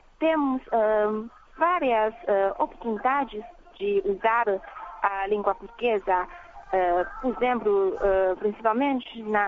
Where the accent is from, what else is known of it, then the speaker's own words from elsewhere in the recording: Hangzhou, Zhejiang, China; Portuguese is a second language; Eu sou da cidade de Hangzhou e era o meu sonho ensinar português na minha cidade